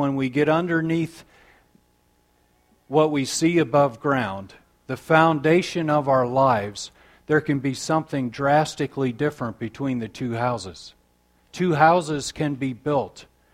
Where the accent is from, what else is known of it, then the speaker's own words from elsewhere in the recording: Michigan, United States; In my young years, when I was young growing up in Michigan, we were involved in installing foundations.